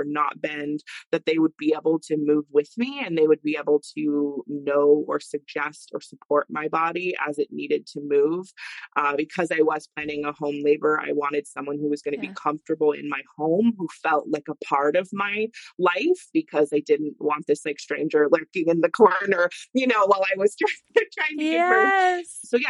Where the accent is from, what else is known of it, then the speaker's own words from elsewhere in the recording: Idaho, United States; I grew up in North Idaho.